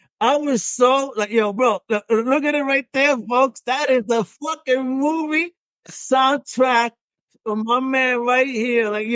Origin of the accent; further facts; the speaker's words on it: New York, United States; I got a message on Instagram. I'm a New Yorker.